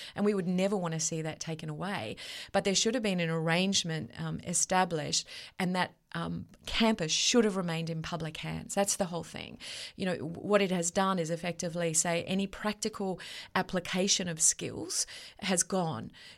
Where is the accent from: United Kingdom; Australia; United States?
Australia; Gloucester, New South Wales; It includes my hometown of Gloucester, it includes Dungog, and then it goes all the way up to Quirindi